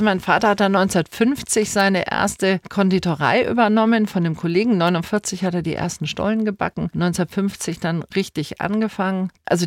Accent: Munich, Bavaria, Germany; ich bin als Kind in der Backstube groß geworden in München. Wir haben früher oben drüber gewohnt und später habe ich dort immer gearbeitet.

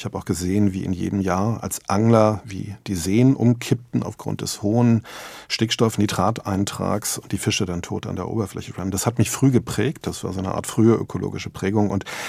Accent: Rostock, Mecklenburg-Vorpommern, Germany; born there; Ich bin 1974 in Rostock geboren, aber meine Eltern haben wie viele andere damals sich Ende der 70er Jahre eine Datsche in Mecklenburg auf dem Land zugelegt.

